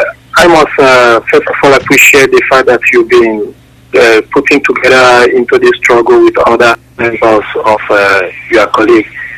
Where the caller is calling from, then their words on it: Switzerland; I'm calling from Switzerland.